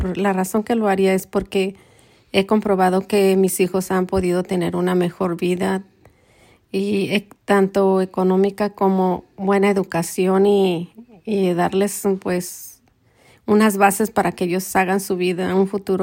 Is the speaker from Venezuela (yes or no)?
no; Mexico; moved away as an adult; now in United States; tengo 59 años y soy de México.